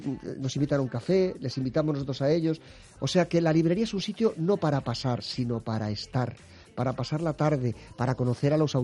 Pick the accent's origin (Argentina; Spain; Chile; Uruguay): Spain; Madrid, Community of Madrid; Yo también soy de La Prospe.